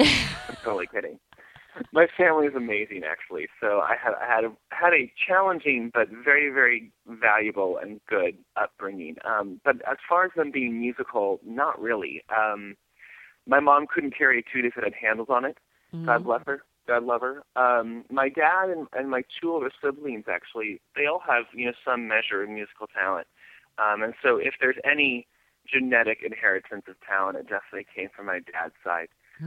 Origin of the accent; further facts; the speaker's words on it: Sacramento, California, United States; I am. I'm from Sacramento, born and raised.